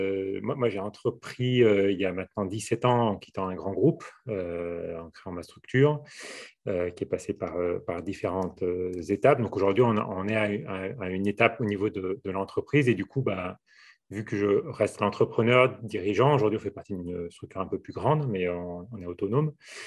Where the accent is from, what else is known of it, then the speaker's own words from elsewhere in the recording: Grenoble, Auvergne-Rhône-Alpes, France; Je viens d'ici, de Grenoble. C'est important pour moi. Je n'ai pas bougé en fait. Je suis né ici, j'ai grandi ici et j'ai vécu un pied dans la ville et un pied dans la montagne pendant toute ma jeunesse.